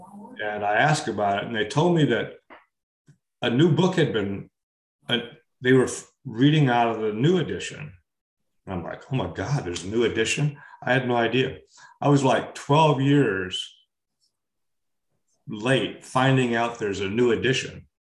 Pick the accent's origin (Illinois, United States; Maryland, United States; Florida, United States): Florida, United States; But in the mid-80s, a secular meeting was started in my hometown. This was in South Florida.